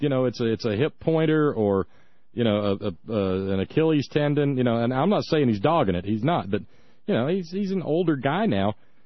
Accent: Alabama, United States; well, you want weird? I mean, try growing up in Alabama a Reds fan.

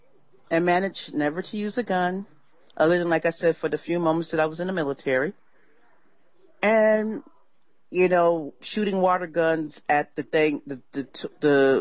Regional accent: Los Angeles, California, United States; I grew up in South Central, Bob, okay, in the middle of the crack wars back in the day.

